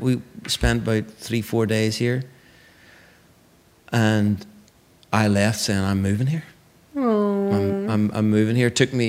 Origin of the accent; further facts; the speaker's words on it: Bangor, Northern Ireland, United Kingdom; born there; now in Aberfeldy, United Kingdom; I was born in Bangor, County Down.